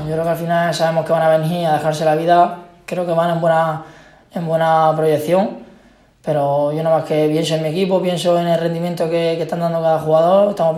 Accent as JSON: {"language": "Spanish", "region": "Region of Murcia", "country": "Spain", "said": "y más siendo murciano, siendo de aquí de la casa"}